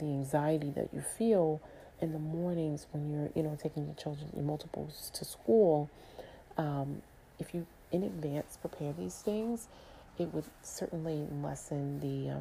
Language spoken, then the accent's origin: English; New York, United States; So I grew up in Harlem. I grew up in Harlem, and from about, I was born in 85. So I was born into the crack epidemic.